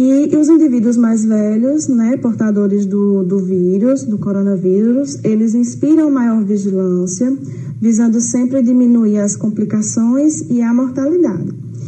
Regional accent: Juazeiro do Norte, Ceará, Brazil; sou natural do Juazeiro do Norte

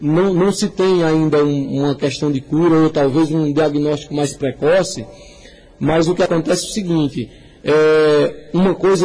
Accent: Araripina, Pernambuco, Brazil; a minha terra. Eu me considero filho de Araripina, pela história que nós passamos aqui.

